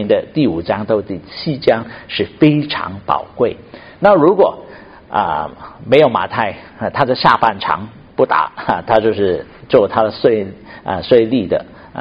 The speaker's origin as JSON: {"language": "Chinese", "town": "Shunde", "region": "Guangdong", "country": "China", "said": "我是脾气很不错的哈，我是顺德人"}